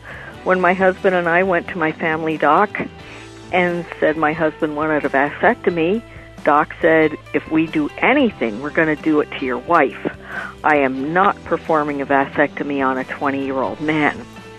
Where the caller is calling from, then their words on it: Kaneohe, Hawaii, United States; I'm calling you from Kaneohe, Hawaii.